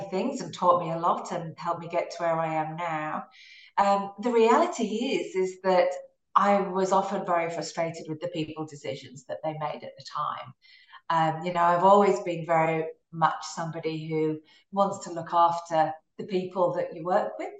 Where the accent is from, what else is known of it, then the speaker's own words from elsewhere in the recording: England, United Kingdom; now in Australia; So here I am in Australia now, absolutely loved Australia. And I feel as Australian as I do English now.